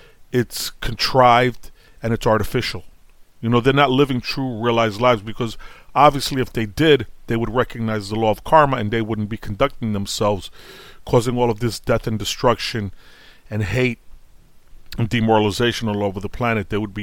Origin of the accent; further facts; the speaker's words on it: Brooklyn, New York, United States; I was brought up on welfare in Brooklyn, you know, my, a single parent. My pops died when I was 6 years old. Came up really hard in the tenement.